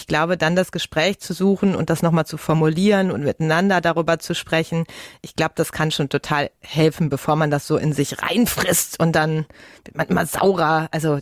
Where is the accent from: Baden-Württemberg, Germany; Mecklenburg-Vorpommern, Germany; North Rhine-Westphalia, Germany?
North Rhine-Westphalia, Germany; Ich komme ja aus dem Ruhrgebiet.